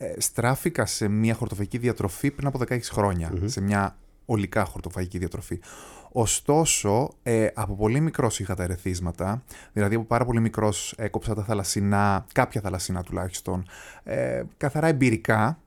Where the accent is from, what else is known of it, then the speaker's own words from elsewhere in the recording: Viersen, North Rhine-Westphalia, Germany; Γεννήθηκα στη Γερμανία, ναι. Στο Φίερζεν, είναι ένα μικρό χωριό κοντά στο Ντέσσελντορφ, χωριό για τα δεδομένα της Γερμανίας, γιατί νομίζω ότι έχει γύρω στους 60.000 κατοίκους. Ωστόσο, μια πάρα πολύ ωραία έτσι, περιοχή. Εκεί γεννήθηκα, εκεί μεγάλωσα.